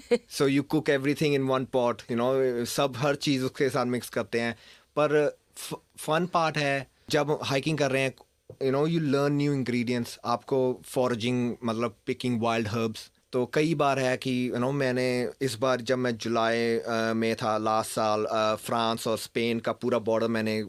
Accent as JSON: {"language": "Hindi", "country": "India", "lives_now": "Australia", "said": "मैं हमेशा कहता हूँ कि मैं इंडिया से हूँ पर मेरा घर अब ऑस्ट्रेलिया है"}